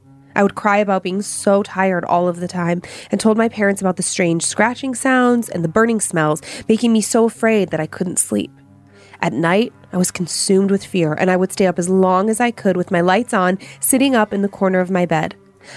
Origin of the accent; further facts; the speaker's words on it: Hawaii, United States; Growing up in Hawaii was fun and full of amazing adventures.